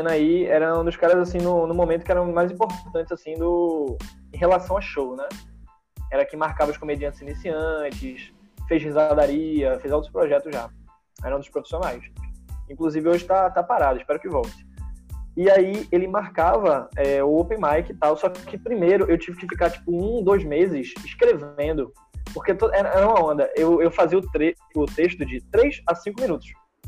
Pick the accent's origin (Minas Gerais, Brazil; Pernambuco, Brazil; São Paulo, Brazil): Pernambuco, Brazil; Itamaracá; also born or lived in Paulista; Eu lembro que na época eu morava em Itamaracá. E eu tinha de Itamaracá, eu tinha me mudado pra Paulista. Eu fui criado basicamente em Itamaracá. Então, eu fui pra Paulista